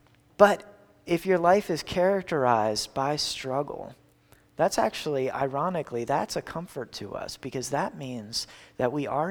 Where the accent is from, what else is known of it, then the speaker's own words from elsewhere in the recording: Philadelphia, Pennsylvania, United States; So I grew up near Philadelphia, and one activity people did out near Philadelphia was went tubing down the Delaware.